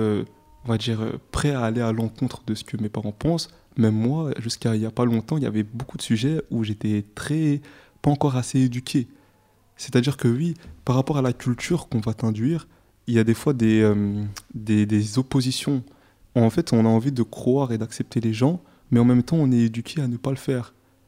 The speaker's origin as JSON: {"language": "French", "country": "Rwanda", "said": "Moi, je suis rwandais"}